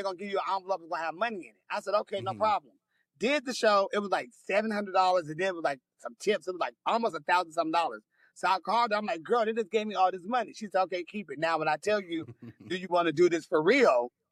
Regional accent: San Diego, California, United States; because I'm from San Diego, and they was having a … contest because she was coming to town.

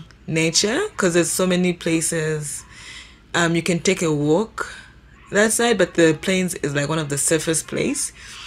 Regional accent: Mongu, Western Province, Zambia; now in Lusaka, Zambia; I'm from Western Province, specifically Mungo, right?

